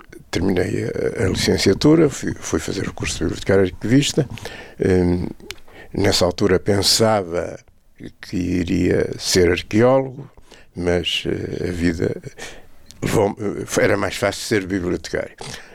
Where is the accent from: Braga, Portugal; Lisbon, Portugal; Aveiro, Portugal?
Braga, Portugal; also born or lived in Monção / Coimbra; nasci em Monção há mais de 78 anos, vim viver para Braga em 1959, onde fiz o liceu. Fui para Coimbra em 1964